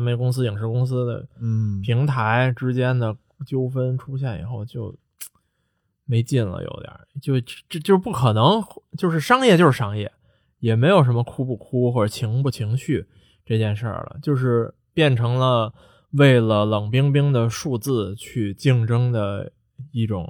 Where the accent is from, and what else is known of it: China